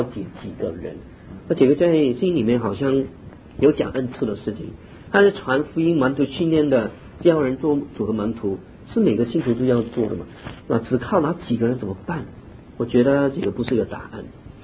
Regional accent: Hong Kong; 跟我们在香港长大了是重坏的

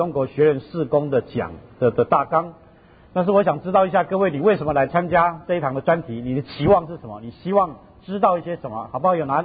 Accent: Taiwan; now in United States; 1980年我从台湾来美国

